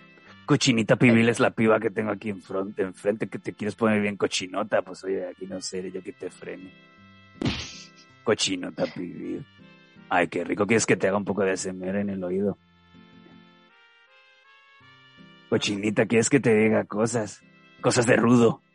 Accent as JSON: {"language": "Spanish", "country": "Mexico", "said": "yo, que soy mexicano."}